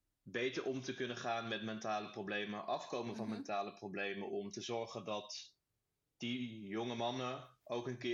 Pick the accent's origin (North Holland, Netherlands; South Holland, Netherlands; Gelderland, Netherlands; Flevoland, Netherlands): Gelderland, Netherlands; Terwolde; born there; Ik ben 31 augustus 1997 geboren in het mooie Terwolde. Een klein dorpje in de buurt van Deventer.